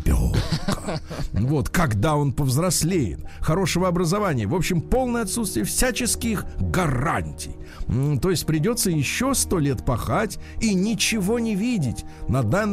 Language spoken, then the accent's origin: Russian; Moscow, Russia; Это при том, что я москвич. Я родился в Москве.